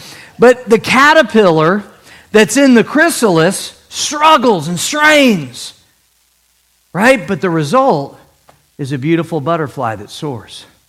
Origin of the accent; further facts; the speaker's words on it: St. Louis, Missouri, United States; By the way, I'm from St. Louis. The Cardinals won that World Series.